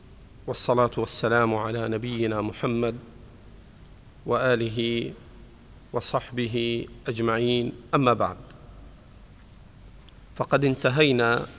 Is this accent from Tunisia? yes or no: no; Egypt; في بعض المناطق عندنا في مصر ما يورث الأرض